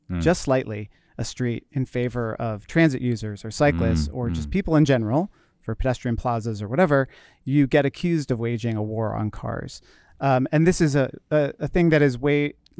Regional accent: United States; I think as an American, if you think of like top two or three places you're going to come in Italy, it's usually Rome

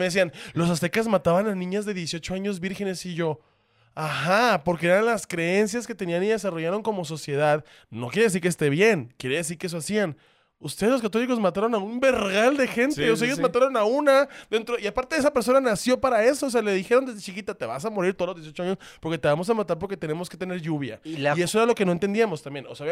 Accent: Sonora, Mexico; todo esto fue para decirte que soy de Sonora

